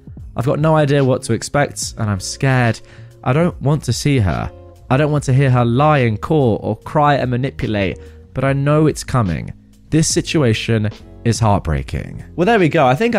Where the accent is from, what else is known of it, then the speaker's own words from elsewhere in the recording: England, United Kingdom; I'm English.